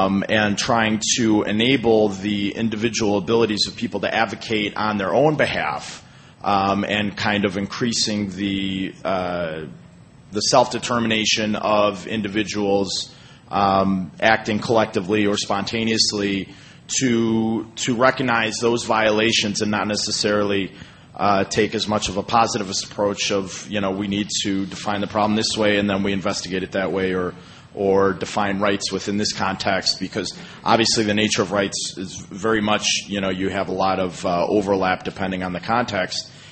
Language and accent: English; Chicago, Illinois, United States; I'm from Chicago. I'm a student at the Faculty of Law.